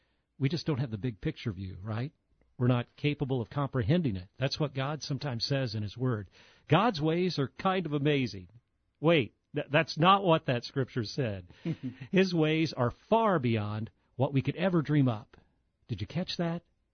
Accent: Terre Haute, Indiana, United States; So I grew up in Terre Haute, Indiana. So the fall got kicked off pretty much with the Covered Bridge Festival.

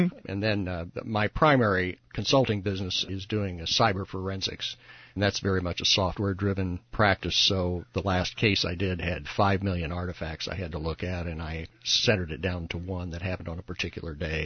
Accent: Pawnee, Illinois, United States; also born or lived in Taylorville; my hometown is Pawnee, Illinois. My father honestly abandoned the family, and my mother moved to Taylorville

